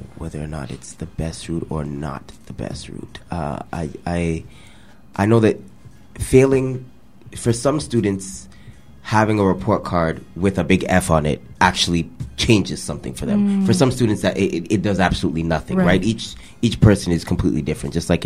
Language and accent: English; Toronto, Ontario, Canada; I grew up in Driftwood, so that's my heart. That's my home right there.